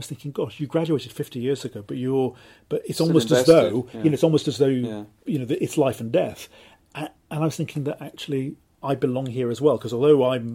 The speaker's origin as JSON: {"language": "English", "town": "Cardiff", "region": "Wales", "country": "United Kingdom", "said": "I'm from Cardiff, yes, so I went from one city, but in Wales."}